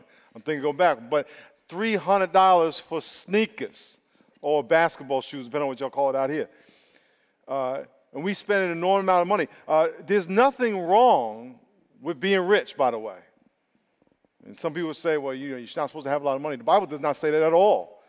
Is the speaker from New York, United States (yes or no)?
yes; Long Island, New York, United States; Now, I grew up in Long Island, New York. We had a house. And if you lived in the city, you would have considered us rich.